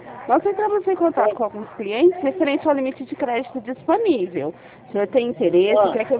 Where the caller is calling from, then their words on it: Ribeirão Preto, São Paulo, Brazil; Nós somos aqui de Ribeirão Preto.